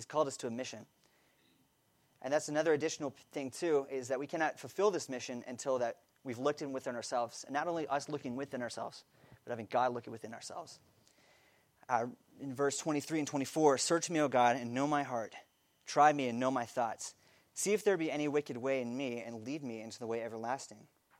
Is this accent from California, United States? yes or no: yes; California, United States; I grew up in California, so I surfed a lot, and I grew up on the beach, basically.